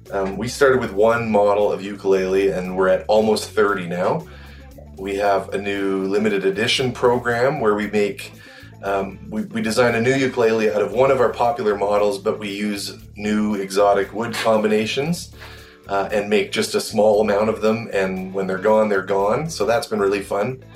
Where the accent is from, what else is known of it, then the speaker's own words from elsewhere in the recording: Calgary, Alberta, Canada; I'm from Calgary, Alberta in Canada